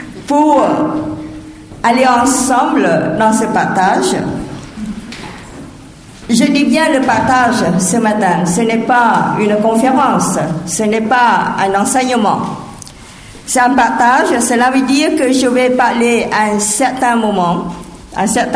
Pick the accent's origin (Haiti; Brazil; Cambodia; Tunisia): Cambodia; now in France; mon pays d'origine, le Cambodge, est bouddhiste à 95%. Je suis arrivée en France en 1980. J'ai donc changé de culture, j'ai donc changé de pays, j'ai aussi changé, j'allais dire, de voie spirituelle.